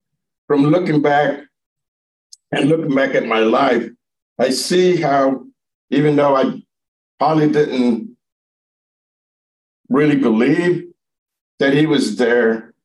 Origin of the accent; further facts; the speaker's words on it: Aransas Pass, Texas, United States; born there; Well, I come from Texas. I was born in 1955 in a little town called Aransas Pass.